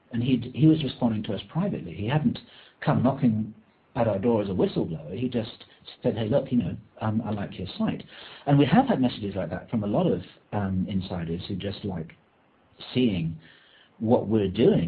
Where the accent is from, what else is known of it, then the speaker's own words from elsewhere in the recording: England, United Kingdom; now in United States; as an Englishman, I couldn't really understand this at first